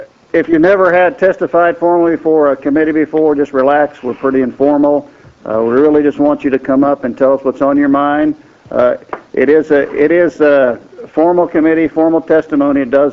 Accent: Klamath Falls, Oregon, United States; I'm from Klamath Falls, so I'm always happy when I cross those Cascades and get out of the rain and get to the sun.

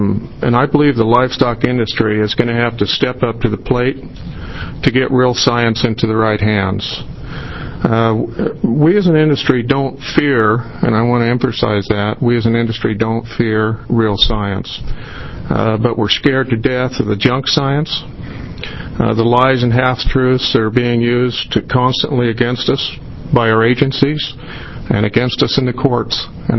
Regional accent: Jordan Valley, Oregon, United States; And I'm a rancher from Southeast Oregon, Jordan Valley. It's about just almost 400 miles from here.

